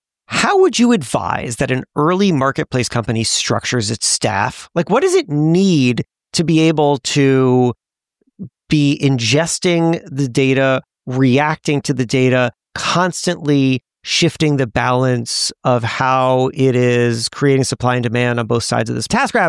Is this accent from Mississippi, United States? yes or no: no; Florida, United States; Yeah, I know Sioux Falls because I grew up in Florida and I'm a Miami Heat fan